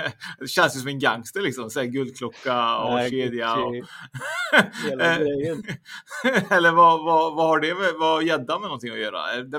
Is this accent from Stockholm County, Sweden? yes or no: no; Trollhättan, Västra Götaland County, Sweden; där jag kommer från, Trollhättan då.